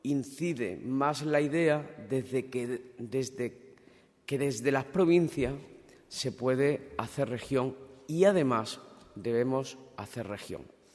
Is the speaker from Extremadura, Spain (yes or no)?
yes; Extremadura, Spain; seguir reivindicando la autoestima desde Extremadura como extremeño.